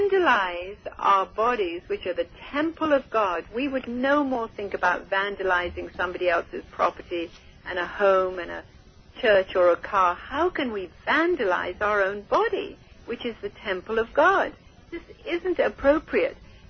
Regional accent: India; I was born and raised in India

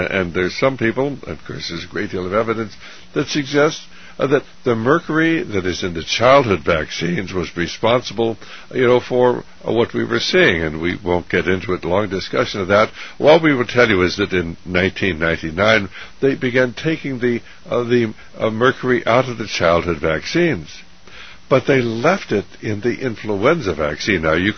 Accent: United States; because, of course, we're from America and we want to help those children.

